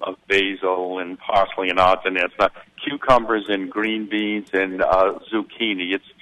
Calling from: Joliet, Illinois, United States; calling from Joliet.

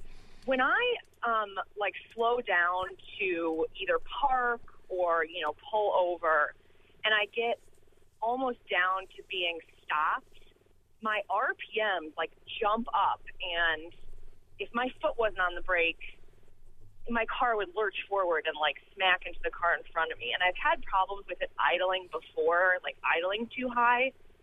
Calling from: Champaign, Illinois, United States; I'm calling from Champaign.

